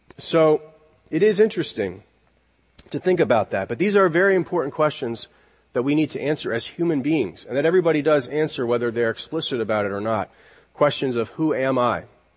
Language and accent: English; Japan; now in United States; being in America is interesting because my identity is already established with people. I'm Japanese. I'm from Japan. People already see that as part of my identity.